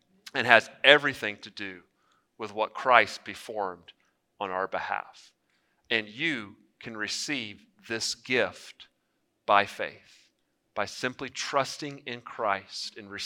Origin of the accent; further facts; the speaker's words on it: Houston, Texas, United States; Many of y'all know I'm from Northwest Houston, Jersey Village area